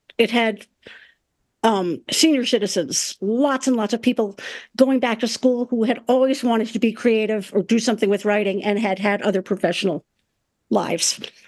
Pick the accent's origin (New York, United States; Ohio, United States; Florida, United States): New York, United States; I mean, I grew up in the New York area. I came from a family that very much valued education.